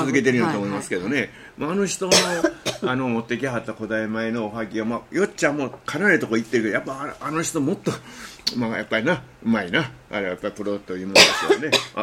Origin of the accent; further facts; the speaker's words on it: Takashima, Shiga, Japan; now in Toyonaka, Japan; 私のふるさとの滋賀県から、